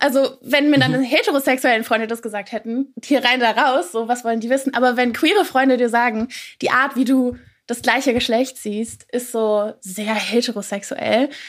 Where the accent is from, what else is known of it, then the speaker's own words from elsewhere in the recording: North Rhine-Westphalia, Germany; Ich bin 25 Jahre und ich komme aus der Nähe von Köln.